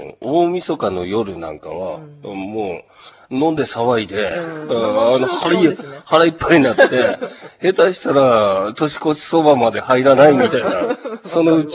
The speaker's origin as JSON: {"language": "Japanese", "region": "Hokkaido", "country": "Japan", "said": "はい、自分も北海道なんでね。それが当たり前だと思ってたんですけど"}